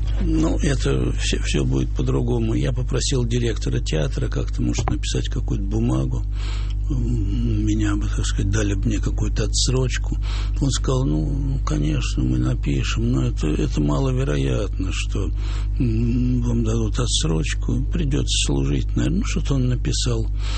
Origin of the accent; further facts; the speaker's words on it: Moscow, Russia; Хотя я был коренным москвичом и, конечно, никуда не хотел уезжать.